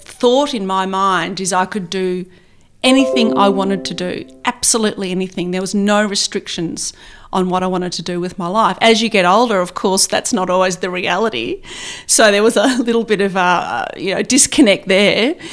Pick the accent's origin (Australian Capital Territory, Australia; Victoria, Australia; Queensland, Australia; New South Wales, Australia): Victoria, Australia; East Burwood; also born or lived in Donvale; I grew up in East Burwood where we first lived and then moved to Donvale. So we're on a couple of acres in Donvale